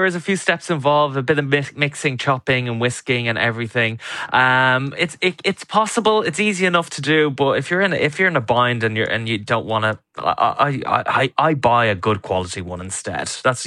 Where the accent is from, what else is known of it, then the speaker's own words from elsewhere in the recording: Ireland; as Irish people, we love our ketchup, we love our mayo